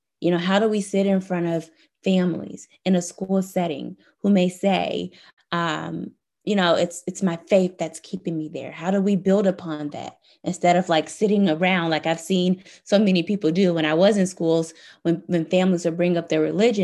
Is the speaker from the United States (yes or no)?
yes; the South, United States; growing up in the Deep South really has shaped a lot of my perceptions as well in terms of America and schools and education and so forth.